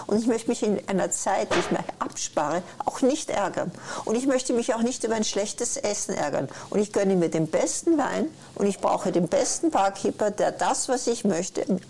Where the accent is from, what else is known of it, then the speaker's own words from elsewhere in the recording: Vienna, Austria; ich komme aus Wien.